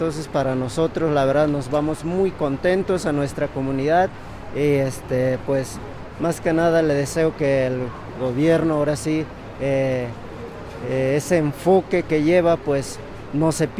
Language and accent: Spanish; Tlachichilco, Veracruz, Mexico; Pues nosotros venimos del municipio de Tlachichilco, de la comunidad del Coyol